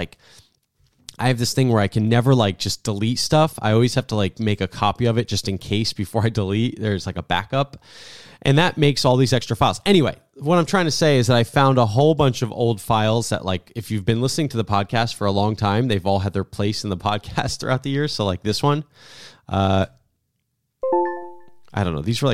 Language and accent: English; New Jersey, United States; I grew up in New Jersey where, I'm not kidding, I called a drawer a draw until I got to college.